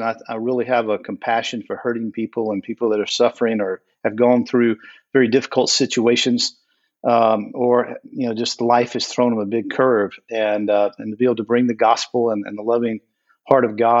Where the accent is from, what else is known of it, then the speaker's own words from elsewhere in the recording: Atlanta, Georgia, United States; Actually, I grew up in Atlanta, born at Piedmont Hospital